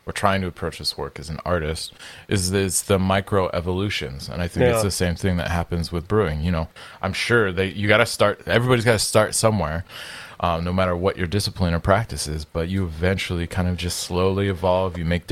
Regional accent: Washington, United States; But I'm like, obviously, I'm from Washington State, so my goal is like, all right, let's pull some of the local guys that are in the area

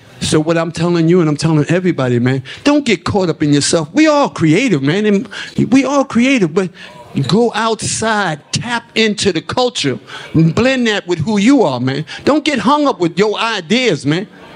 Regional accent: New York City, New York, United States; that's a lesson I learned from growing up in Harlem, real poor, swimming in the Harlem River.

